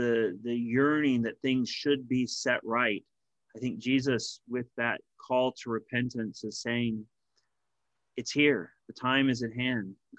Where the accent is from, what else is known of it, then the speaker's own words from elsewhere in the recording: Texas, United States; growing up in Texas, I heard it only in a negative way.